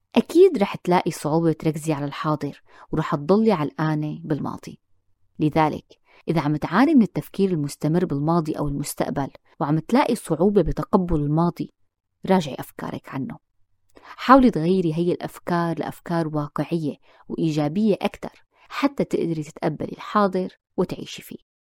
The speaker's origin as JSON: {"language": "Arabic", "country": "Syria", "said": "لما منفكر كسوريين بال14 سنة اللي مضوا من الثورة والحرب والأزمة، لما منفكر بهال14 سنة اللي راحوا بين سفر بين لجوء بين غربة"}